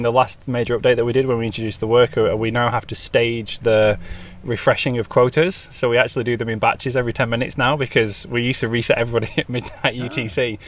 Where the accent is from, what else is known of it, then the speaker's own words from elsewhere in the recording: Yorkshire and the Humber, United Kingdom; which is in Sheffield in England. Close to my hometown